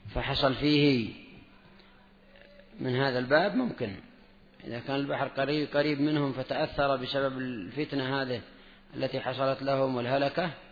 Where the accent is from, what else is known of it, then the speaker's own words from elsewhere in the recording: Jordan; يعني الغور معروفة الآن في بلادنا الأردن